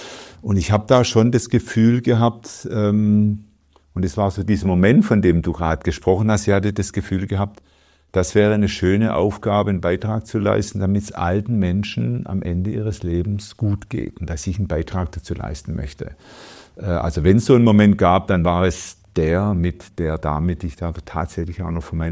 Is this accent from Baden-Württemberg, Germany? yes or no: yes; Freudental, Baden-Württemberg, Germany; dann in dem Kreisaltenheim in Freudenthal, das ist der Ort, in dem ich groß geworden bin. Ich habe als kleiner Junge in der Grundschule in dem Kreisaltenheim gesungen und Theater gespielt mit der Grundschule